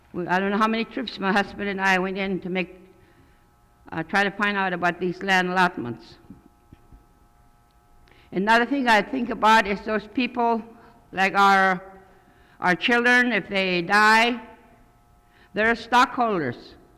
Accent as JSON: {"language": "English", "town": "Fairbanks", "region": "Alaska", "country": "United States", "said": "I'm a stockholder from Fairbanks area, and I also have land of 160 acres."}